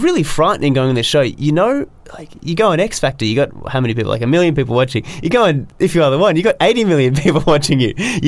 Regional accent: Australia; I'm from Australia. I'm, you know, 20.

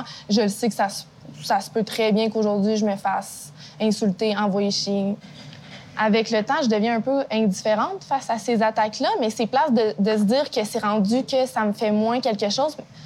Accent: Thetford Mines, Quebec, Canada; j'ai grandi en région, là. Je viens de Thetford. Donc, déjà, juste de retourner dans ma ville où j'ai grandi

